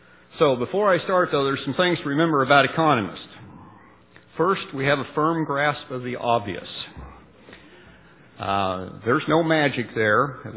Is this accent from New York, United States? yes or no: no; Iowa, United States; I am from Iowa, so I have probably a little different perspective on biofuel policy than many of you